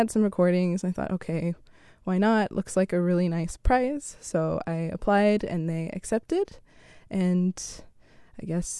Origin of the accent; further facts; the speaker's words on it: Richmond, Kentucky, United States; Yes, I'm from Richmond, Kentucky. Was born and raised there.